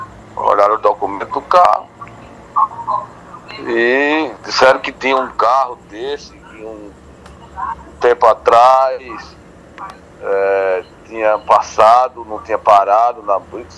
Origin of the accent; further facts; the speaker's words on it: Rio de Janeiro, Brazil; sou daqui do Rio, eu faço esse percurso diariamente, semanalmente, toda semana, 3-4 vezes, 5 vezes.